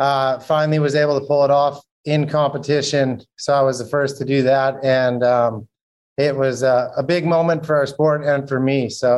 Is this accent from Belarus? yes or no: no; Canada; now in United States; I grew up in Canada and made the move to Florida as I transitioned into trying to be a professional wakeboarder.